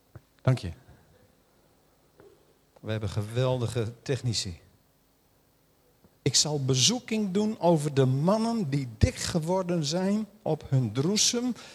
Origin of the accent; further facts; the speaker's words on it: Netherlands; Dan denk je, ja, ik ben Nederlander, maar ik schaam me voor wat hier gebeurt.